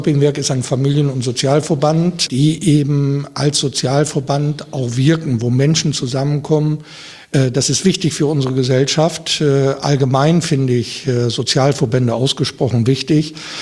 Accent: Osnabrück, Lower Saxony, Germany; also born or lived in Diepholz; now in Wiesbaden, Germany; bevor ich vor 20 Jahren nach Wiesbaden kam, ich bin gebürtiger Norddeutscher, in Osnabrück geboren und studiert, aber dann in Diepholz gelebt. Das ist eine Kreisstadt 50 Kilometer nördlich von Osnabrück.

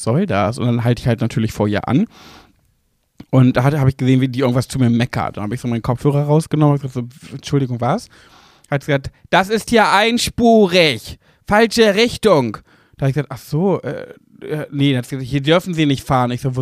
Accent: Braunschweig, Lower Saxony, Germany; Also in dem Fall, klar komme ich aus Braunschweig, aber aus dieser Gegend kam ich halt nicht, so meinte ich das.

